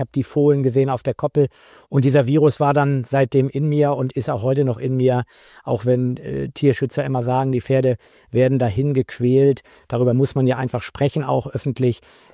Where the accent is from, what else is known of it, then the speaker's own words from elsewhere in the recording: Bad Harzburg, Lower Saxony, Germany; born there; ich bin in Bad Harzburg geboren, das eines der ältesten Gestüte Deutschlands hatte.